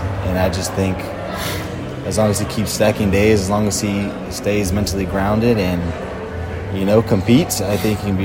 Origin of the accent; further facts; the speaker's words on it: California, United States; I mean, I'm from California where it's hot all the time, so being able to see rain all the time, for me personally, is amazing to me.